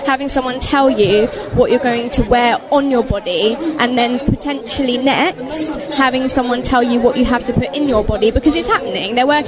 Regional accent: United Kingdom; We are quite jolly people. We're British. We're ultimately, unapologetically, humorous, fun-loving people.

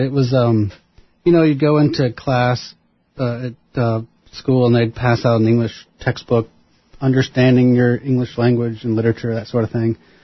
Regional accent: Texas, United States; also born or lived in Massachusetts / Vermont / Washington D.C. / San Francisco; now in Oregon, United States; Yeah, I moved here to Oregon 10 years ago. I'm from Texas. I grew up in the South, but I've lived in a lot of places.

